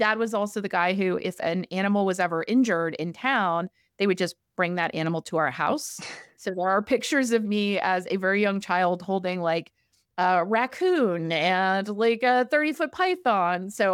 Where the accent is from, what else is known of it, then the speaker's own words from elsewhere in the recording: Kansas City, Kansas, United States; So I grew up in Kansas City area. So I grew up actually on this 300-acre plot of prairie.